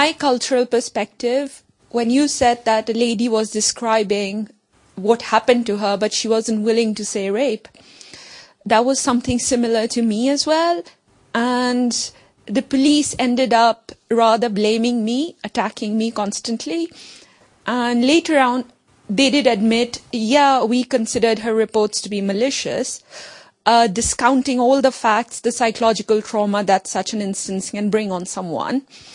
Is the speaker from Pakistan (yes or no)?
yes; Pakistan; I come from Pakistan